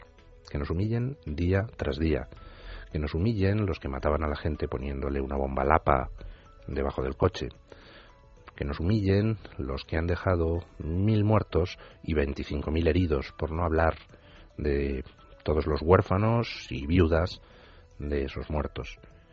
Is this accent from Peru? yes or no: no; Spain; como español.